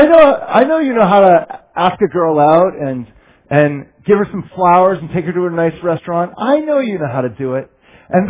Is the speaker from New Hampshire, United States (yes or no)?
yes; New Hampshire, United States; I come from New Hampshire where style does not exist, but warmth is the first priority.